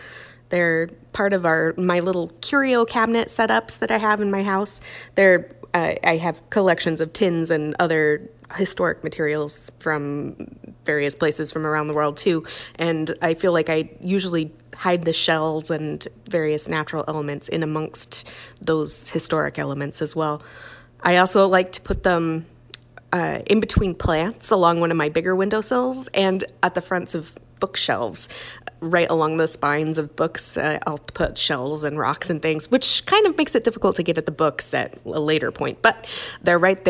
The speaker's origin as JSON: {"language": "English", "town": "Homer", "region": "Alaska", "country": "United States", "tie": "born or raised there", "said": "I was born and raised here in Homer"}